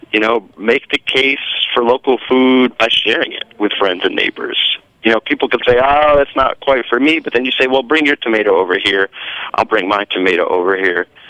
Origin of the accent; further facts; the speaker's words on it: Missoula, Montana, United States; this happened to be in my hometown in Missoula, Montana, of all places, where the frost-free growing season is fewer than 120 days.